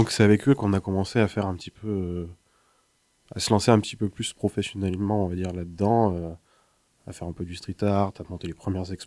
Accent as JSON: {"language": "French", "region": "Auvergne-Rhône-Alpes", "country": "France", "moved": "as an adult", "said": "Moi, à la base, je suis originaire d'Ardèche, à la campagne."}